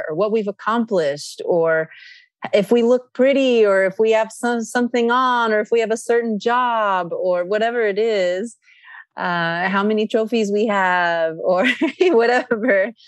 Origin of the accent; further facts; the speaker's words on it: Athens, Attica, Greece; I grew up in Greece. I was born in Athens, Greece, and my father being North African descent, mainly Egyptian and of the Berber tribe, and my mother being Greek from the island of Crete.